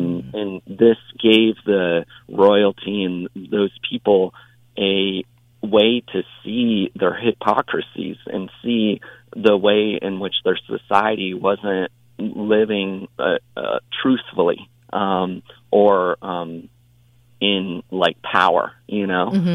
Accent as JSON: {"language": "English", "region": "Colorado", "country": "United States", "tie": "born or raised there", "said": "I grew up in Colorado in a rural town there"}